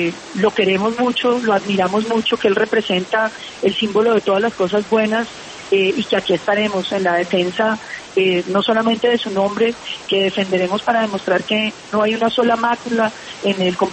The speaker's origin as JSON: {"language": "Spanish", "country": "Colombia", "said": "Nosotros, como colombianos que ganamos el referendo y que ganamos la presidencia"}